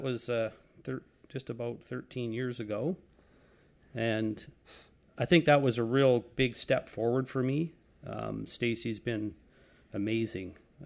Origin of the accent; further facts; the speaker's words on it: Prince George, British Columbia, Canada; born or raised there; also born or lived in Port Alberni; now in Kelowna, Canada